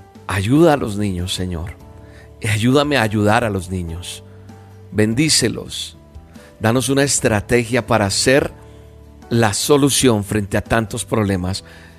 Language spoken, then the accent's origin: Spanish; Colombia; En mi país, en Colombia, más de 14.000, si no estoy mal, llegaron a ser entrenados menores de 12 años